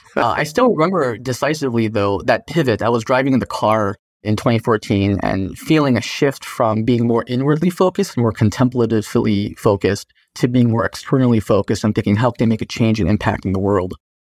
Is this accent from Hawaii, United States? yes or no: yes; Kona, Hawaii, United States; I grew up on the Big Island of Hawaii on the Kona side. But my mom is a Buddhist minister, so I grew up in a Japanese Zen Buddhist temple called Daifukuji.